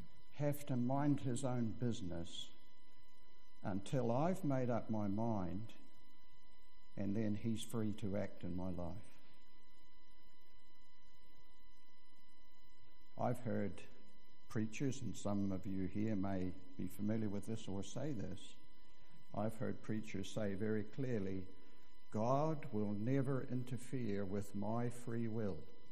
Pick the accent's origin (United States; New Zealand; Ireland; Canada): New Zealand; And I grew up in the Catlins in the bush country.